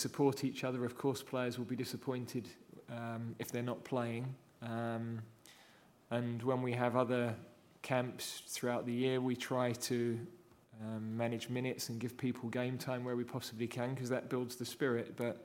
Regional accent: England, United Kingdom; because I haven't followed it as closely, being an Englishman, as I'm sure the Welsh public have followed it.

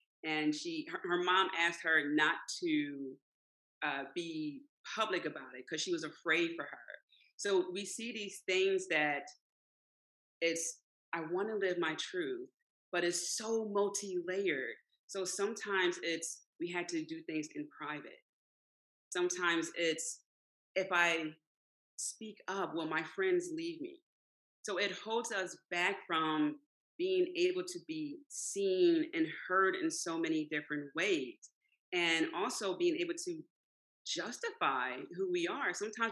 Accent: Philadelphia, Pennsylvania, United States; For example, I grew up in South Philly, so it's very much just a few demographics of people.

